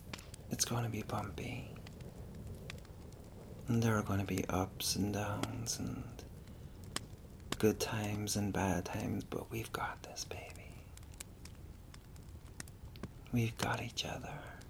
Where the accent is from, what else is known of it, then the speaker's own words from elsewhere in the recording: Ireland; But I'm Irish. So I have a delightful way of thinking that everything is easy, you know?